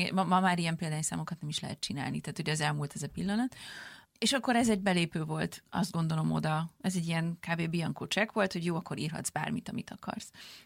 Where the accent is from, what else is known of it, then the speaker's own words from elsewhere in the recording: Budapest, Hungary; also born or lived in Transylvania; Mert én előtte is Budapesten éltem, én Budapesten nőttem föl, itt jártam egyetemre, itt voltak a barátaim, itt kezdtem el dolgozni, itt csodálkoztam rá a világra